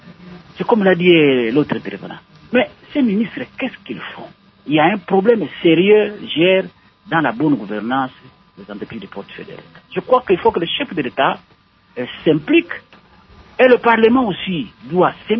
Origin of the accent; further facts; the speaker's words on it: Boma, Kongo Central, DR Congo; Le premier, moi, j'ai grandi, je suis né et j'ai grandi à Boma, dans le Bas-Congo. J'ai étudié dans une école qu'on a appelée à l'époque colonie scolaire de Boma.